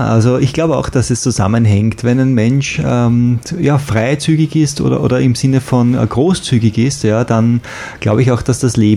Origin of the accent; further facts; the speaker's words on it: Austria; Ich bin aus Österreich.